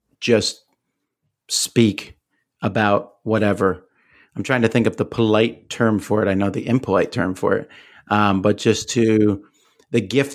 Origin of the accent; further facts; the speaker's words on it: Pennsylvania, United States; also born or lived in Pensacola; me as a Yankee growing up in Pennsylvania, moving to Pensacola, Florida, which is basically part of Alabama, not Florida, was a bigger culture shock than going to Korea.